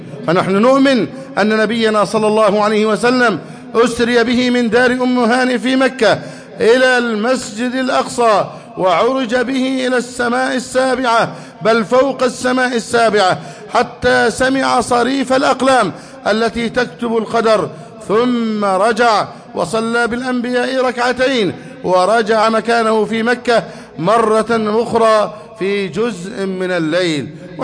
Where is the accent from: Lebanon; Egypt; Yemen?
Egypt; اللهم احفظ بلدنا مصر أمنا أمانا، اللهم احفظ مصر أمنا أمانا